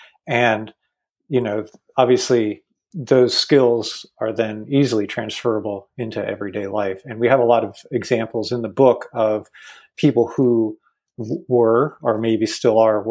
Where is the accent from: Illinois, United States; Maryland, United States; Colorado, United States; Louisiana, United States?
Maryland, United States; now in Maine, United States; Yeah, I'm in Maine. I grew up in Maryland.